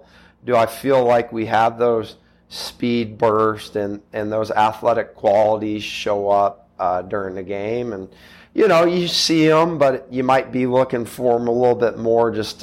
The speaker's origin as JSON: {"language": "English", "town": "Drexel", "region": "Missouri", "country": "United States", "tie": "born or raised there", "said": "Growing up in Drexel, you know, playing Adrian, there's always that rivalry"}